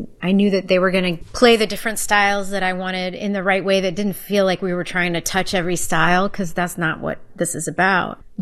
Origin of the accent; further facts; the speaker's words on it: Texas, United States; I mean, I grew up in Texas, so.